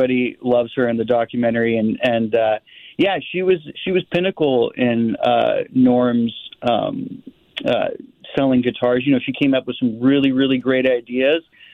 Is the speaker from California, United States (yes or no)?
yes; California, United States; It's always been in the Valley, and I grew up in the Valley. So I'm really excited that I got to do a documentary about the place I grew up